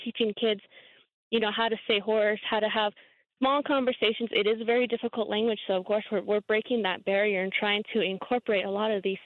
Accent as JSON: {"language": "English", "country": "United States", "tie": "born or raised there", "said": "I grew up in the Navajo Nation 4-H program"}